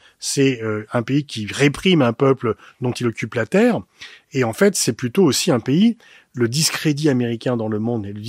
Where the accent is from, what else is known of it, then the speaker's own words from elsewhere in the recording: France; les soutiens d'Israël en France, notamment, puisque je suis français